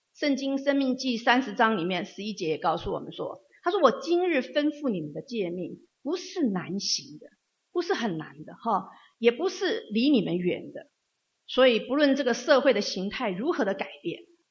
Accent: China; now in United States; 我们中国人呢是非常注重孝道的民族，二十四孝的故事我们从小都听过，耳熟能详的哈。

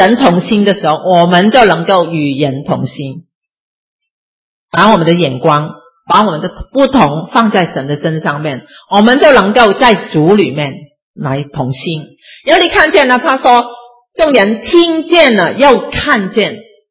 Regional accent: China; 我们中国人好吧，都是中国人呢，讲同一个语言的国语吧，当然有些讲广东话好像我们一样哈，但是我们都是中国人对不对，背景基本上一样

